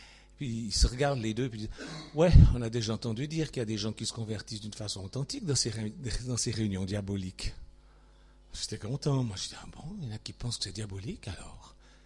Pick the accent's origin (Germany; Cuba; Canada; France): France; je vois marqué sabbat avec un S, je suis français, je dis sabbat.